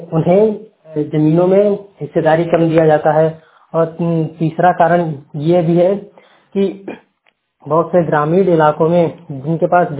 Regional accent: Purushottampur, Uttar Pradesh, India; मैं श्रावस्ती जिले के अंतर्गत पुरुषोत्तमपुर गांव का निवासी हूँ।

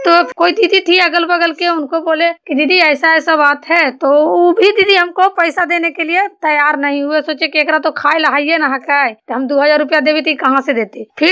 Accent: Balwa, Bihar, India; मैं गांव बलवा से बोल रही हूँ, पोस्ट भोजपुर थाना नगर नौसा जिला नालंदा के निवासी हूँ

